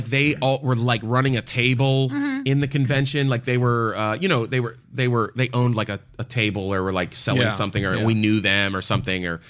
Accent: Homestead, Pennsylvania, United States; I grew up in Homestead.

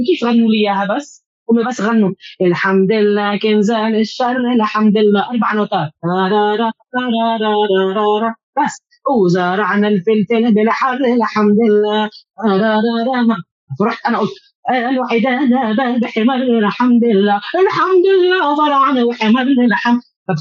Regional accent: Palestine; ممكن أنا كفلسطينية لما أدافع عن تاريخي العربي الإسلامي في إشبيلية

